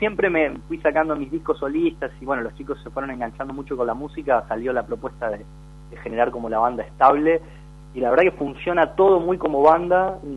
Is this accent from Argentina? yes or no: yes; Concepción del Uruguay, Entre Ríos, Argentina; also born or lived in Río Gallegos; Después cuando nos volvimos a Concepción del Uruguay, que es de donde es toda mi familia, que retornamos del sur, por decir de alguna manera, por cuestiones laborales